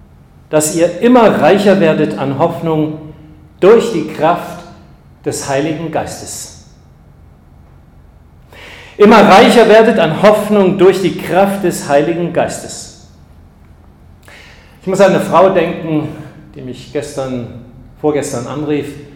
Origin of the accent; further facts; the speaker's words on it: Tübingen, Baden-Württemberg, Germany; in meiner Heimatstadt Tübingen.